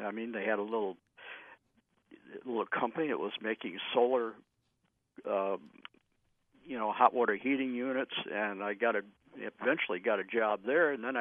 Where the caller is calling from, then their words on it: Dummerston, Vermont, United States; Yes, I'm calling in from Dummerston, Vermont.